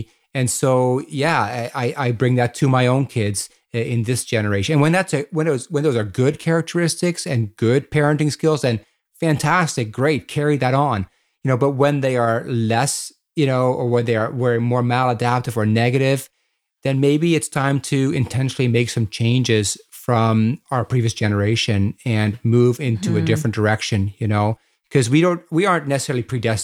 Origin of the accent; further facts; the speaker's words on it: Netherlands; my family is Dutch. We are from Holland.